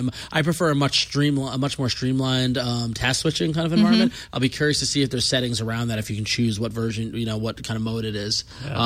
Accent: New York, United States; accent: Long Island; you can tell I'm tired because my Long Island accent's gone and I just got back from New York.

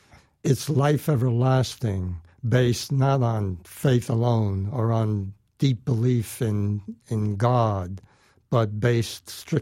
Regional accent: Bronx, New York, United States; When I grew up in the Bronx, Brooklyn was another planet.

